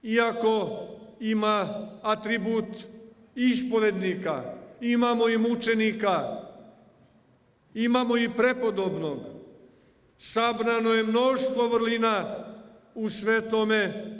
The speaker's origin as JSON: {"language": "Serbian", "town": "Čurug", "region": "Vojvodina", "country": "Serbia", "tie": "born or raised there", "said": "Sam sam odrastao u Čurugu, u molitvenoj atmosferi toga mesta."}